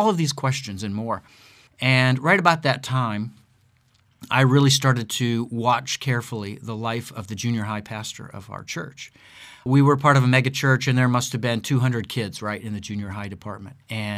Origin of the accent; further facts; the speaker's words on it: Akron, Ohio, United States; moved away as an adult; I was born and raised in Akron, Ohio, which, of course, you may know that as the city where LeBron is from.